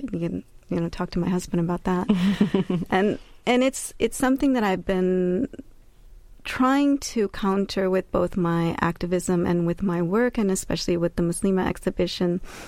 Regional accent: India; also born or lived in United States; now in San Francisco, United States; I was born in India, and I was half raised in India and half in the U.S., and I've been living in the Bay Area for about 15 years now

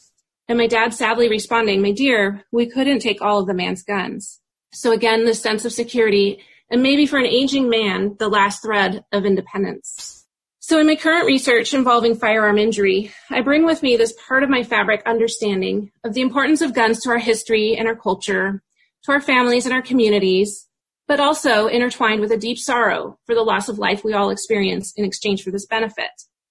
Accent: Veneta, Oregon, United States; I grew up in Vinita, about 15 minutes west of Eugene, and home of the Oregon Country Fair.

